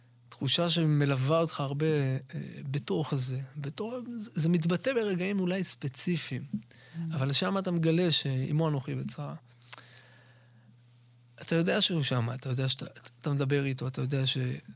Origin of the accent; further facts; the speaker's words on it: Rosh Pina, Northern District, Israel; אני אישית גדלתי בראש פינה.